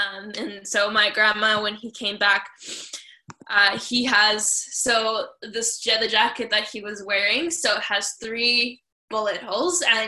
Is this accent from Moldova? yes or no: yes; Moldova; born there; English is a second language; So I'm from Europe. I was born in Moldova.